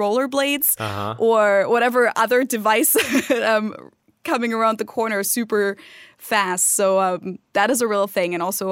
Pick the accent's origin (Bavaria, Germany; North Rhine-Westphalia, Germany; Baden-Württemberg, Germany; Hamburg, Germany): Bavaria, Germany; Munich; my street that I live on, where I grew up in Munich, it's a direct connection to two lakes in the area.